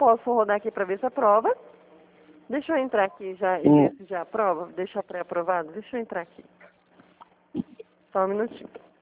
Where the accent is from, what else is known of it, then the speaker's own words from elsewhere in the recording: Presidente Prudente, São Paulo, Brazil; Eu falo aqui de Prudente mesmo. Sou de Prudente, né?